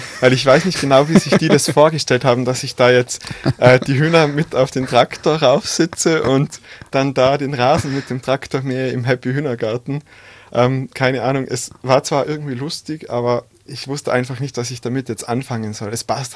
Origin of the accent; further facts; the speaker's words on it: Schwoich, Tyrol, Austria; Ich komme eigentlich aus Schwolch, aus dem Tiroler Unterland und da redet man natürlich schon ein bisschen anders, gell?